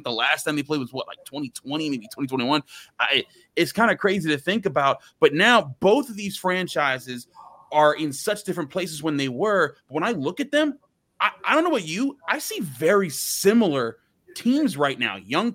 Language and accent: English; Pittsburgh, Pennsylvania, United States; you know, I grew up in Pittsburgh.